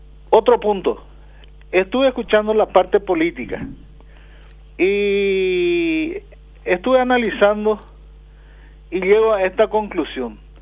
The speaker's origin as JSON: {"language": "Spanish", "country": "Paraguay", "said": "quiero felicitarle efusivamente como paraguayo, preocupado por la situación de nuestro país"}